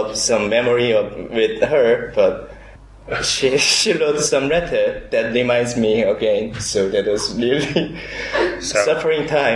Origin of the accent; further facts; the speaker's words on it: South Korea; English is a second language; from South Korea.